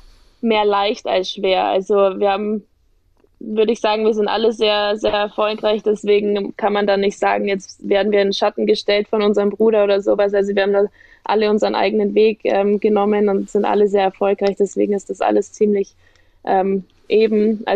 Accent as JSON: {"language": "German", "town": "Kaufbeuren", "region": "Bavaria", "country": "Germany", "said": "Also ich komme aus Kaufbeuern ursprünglich. Ich bin 27 jetzt."}